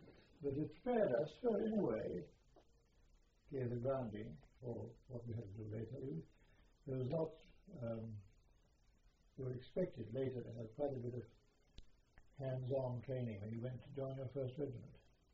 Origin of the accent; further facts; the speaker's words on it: India; born there; So I'm half Scot, half Irish, born in India.